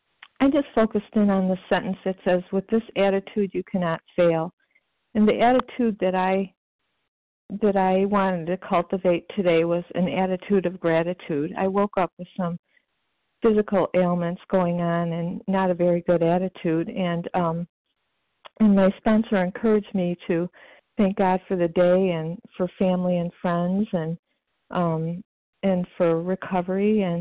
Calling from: Illinois, United States; calling from Illinois

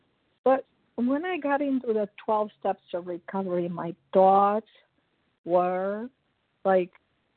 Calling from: South Carolina, United States; Good morning … from South Carolina.

